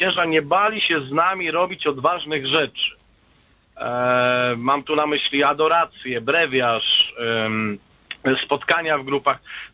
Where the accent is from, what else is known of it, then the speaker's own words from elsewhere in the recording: Lubochnia, Łódź Voivodeship, Poland; Pochodzę z Lubochni koło Tomaszowa Mazowieckiego, to jest nieduża parafia, miejscowość, to jest wioska